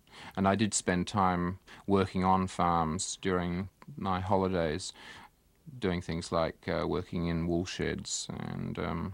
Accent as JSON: {"language": "English", "region": "England", "country": "United Kingdom", "tie": "born there", "also_born_or_lived": "Malaya", "said": "I was born in England. I lived in Malaya."}